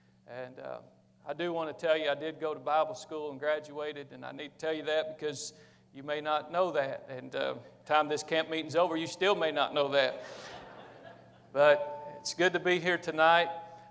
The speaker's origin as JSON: {"language": "English", "region": "Appalachia", "country": "United States", "said": "So I came from the Appalachian Mountains and moved to the Ozark Mountains."}